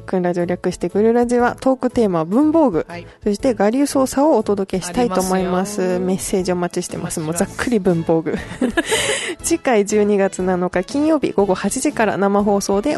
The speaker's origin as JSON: {"language": "Japanese", "region": "Saga", "country": "Japan", "tie": "born or raised there", "said": "地元佐賀では桜マラソンっていうのがあって"}